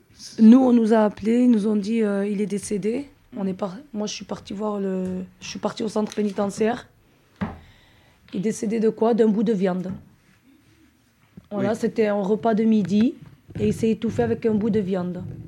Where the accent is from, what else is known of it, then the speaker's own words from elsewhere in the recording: Paris, Île-de-France, France; Moi, je suis de Paris. Je suis descendue.